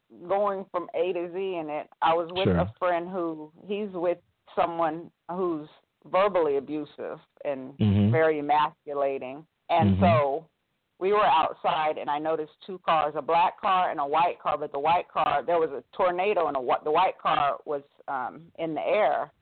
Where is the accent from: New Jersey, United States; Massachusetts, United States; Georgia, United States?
Georgia, United States; Atlanta; I'm from Atlanta.